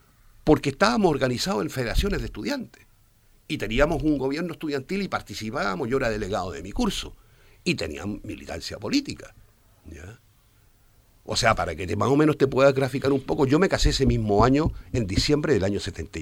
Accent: Concepción, Biobío, Chile; Concepción, la ciudad de donde yo vengo, es como la segunda ciudad más importante en Chile

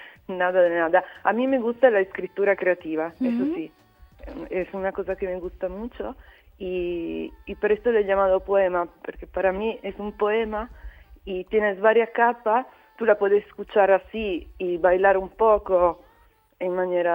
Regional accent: Italy; Spanish is a second language; siendo italiana te mandan el fusol la primera vez

